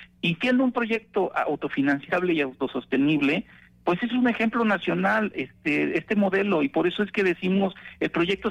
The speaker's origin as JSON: {"language": "Spanish", "region": "Querétaro", "country": "Mexico", "said": "Pues yo vivo en Querétaro, soy de Querétaro y me seguiré quedando en Querétaro"}